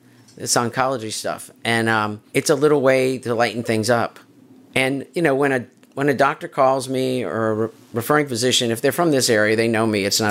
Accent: Louisiana, United States; I'm from Louisiana, and I've been in this area just about my entire life.

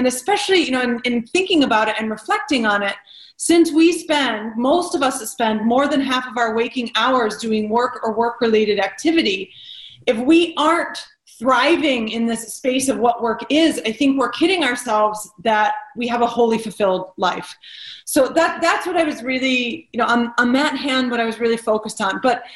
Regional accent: Detroit, Michigan, United States; also born or lived in Chicago / Spain / Brazil / Los Angeles; I'm a Detroit native, and as you rightly said, I'm a citizen of the world. You know, I grew up in Detroit. I went to high school in a small town in the middle of Michigan

